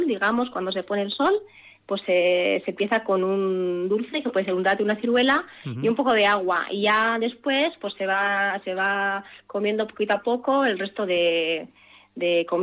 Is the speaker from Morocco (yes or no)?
yes; Morocco; la cultura culinaria marroquí, que yo soy de Marruecos